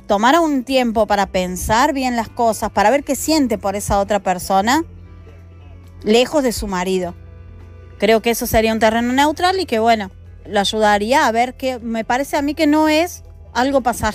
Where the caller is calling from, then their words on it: Argentina; desde Argentina